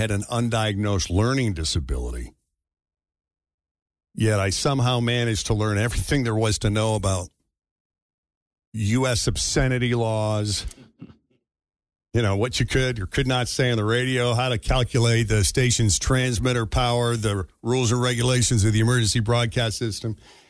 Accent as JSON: {"language": "English", "region": "Massachusetts", "country": "United States", "tie": "born or raised there", "said": "And I was very lucky because my hometown's public high school just outside Boston had a 10-watt educational student-run radio station"}